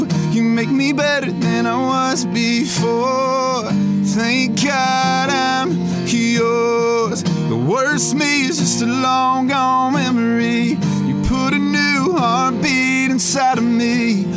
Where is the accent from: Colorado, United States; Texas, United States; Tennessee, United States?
Tennessee, United States; Nashville; Been in Nashville since I was 10 years old.